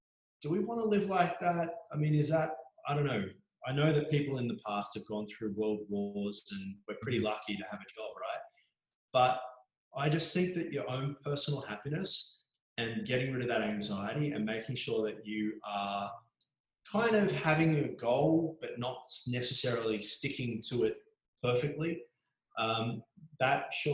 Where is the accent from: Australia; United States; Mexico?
Australia; Mornington Peninsula, Victoria; I grew up on the Mornington Peninsula. As much as I love the beach, I was always frustrated by the isolation of growing up down there.